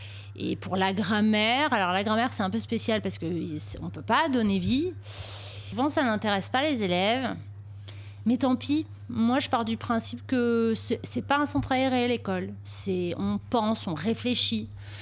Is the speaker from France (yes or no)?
yes; Flayosc, Provence-Alpes-Côte d'Azur, France; j'ai décidé de revenir là où mon mari et moi, on a de la famille puisqu'on vient tous les deux d'ici. Moi j'étais de Flyosque.